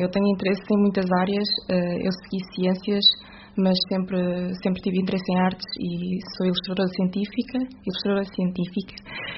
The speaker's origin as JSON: {"language": "Portuguese", "town": "Ílhavo", "region": "Aveiro", "country": "Portugal", "tie": "born or raised there", "said": "Sim, sou de Ilha, sou de Aveiro, sempre estive cá."}